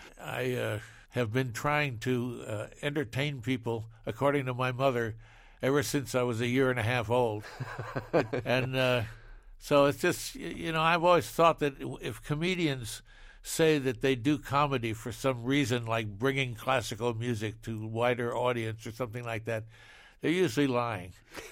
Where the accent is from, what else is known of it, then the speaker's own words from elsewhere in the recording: Midwest, United States; now in New York, United States; when I finally got to move to New York, I grew up in the Midwest and finally got to New York